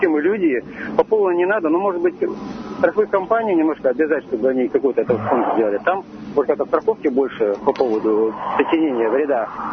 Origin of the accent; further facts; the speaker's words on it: Vologda, Vologda Oblast, Russia; я из Вологды.